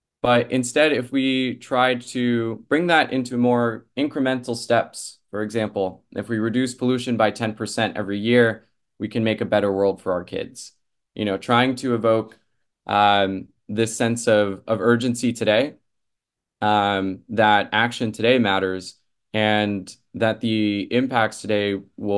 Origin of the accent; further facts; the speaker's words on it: California, United States; I know I grew up in California where we had, a decades-long drought